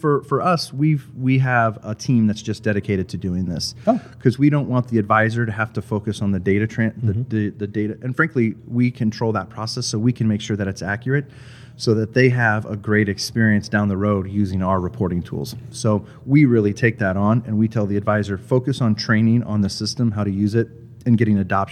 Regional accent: Nebraska, United States; And I'm from Nebraska, born and raised in Nebraska, and this is going to be a very Nebraska story.

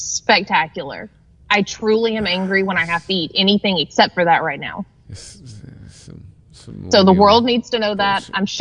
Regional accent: Ireland; I'm also Irish, and I love watermelon.

